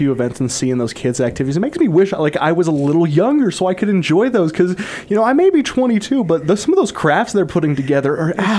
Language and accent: English; Huntington, Utah, United States; because I'm from Huntington. I grew up here in the Castle Country